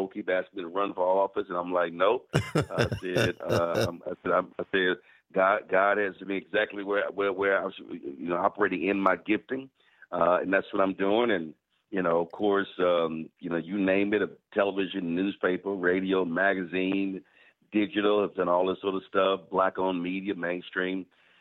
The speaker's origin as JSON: {"language": "English", "town": "Houston", "region": "Texas", "country": "United States", "tie": "born or raised there", "said": "Well, listen, I went to, you know, born and raised in Houston, Texas."}